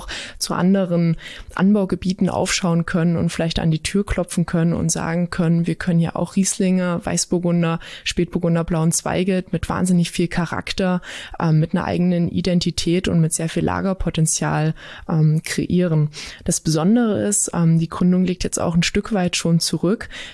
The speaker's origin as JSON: {"language": "German", "region": "Saxony-Anhalt", "country": "Germany", "tie": "born or raised there", "said": "Mein Lieblingsort bei uns in der Region an Saale und Unstrut ist tatsächlich da, wo ich aufgewachsen bin. Es ist im Unstruttal."}